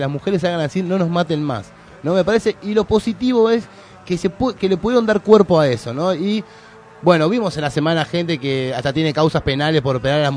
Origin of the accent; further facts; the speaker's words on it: Argentina; Eso es la mentalidad que tenemos como argentinos de someter al más débil y solucionar el problema atacando a la víctima